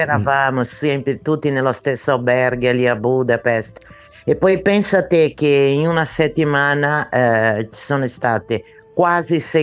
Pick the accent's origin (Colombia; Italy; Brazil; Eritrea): Brazil; Italian is a second language; E questo di più è la canzone che è di origine del mio paese, Brasile.